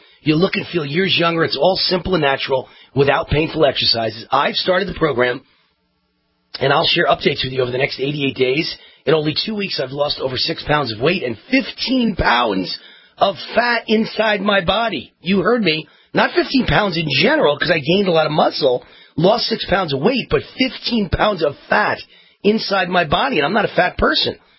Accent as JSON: {"language": "English", "town": "Mount Vernon", "region": "New York", "country": "United States", "tie": "born or raised there", "said": "I grew up right down the street from Pelham. I grew up in Mount Vernon, New York. My house is half in Mount Vernon, half in New Rochelle, and like a half mile from Pelham."}